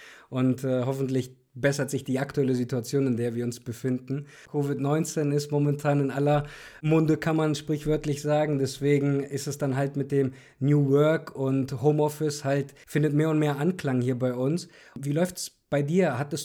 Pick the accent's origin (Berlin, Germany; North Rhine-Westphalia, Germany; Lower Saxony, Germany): North Rhine-Westphalia, Germany; Cologne; Und das Office hier in Köln, ich komme ja aus Köln